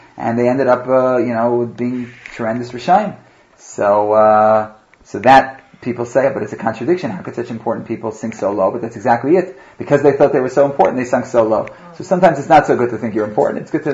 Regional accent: New York, United States; I grew up near one in New York

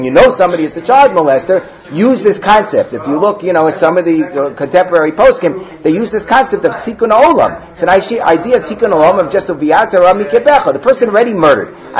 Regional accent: Muncie, Indiana, United States; who is the Rav of my community growing up in Muncie

